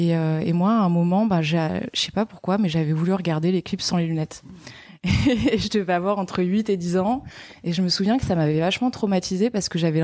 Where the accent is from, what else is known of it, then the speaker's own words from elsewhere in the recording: Provence-Alpes-Côte d'Azur, France; Alors, je suis née dans le sud de la France, je suis méridionale, dans un petit village entre Châteauneuf-du-Pape et Courthézon. Et voilà, donc j'ai grandi... autour de... Enfin, à la campagne et entourée de vignes.